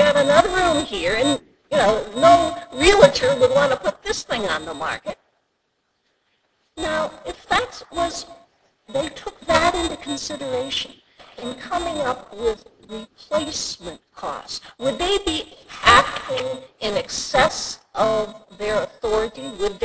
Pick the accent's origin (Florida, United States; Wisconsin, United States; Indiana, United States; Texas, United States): Wisconsin, United States; Wausau; I'm from Wausau, that's right.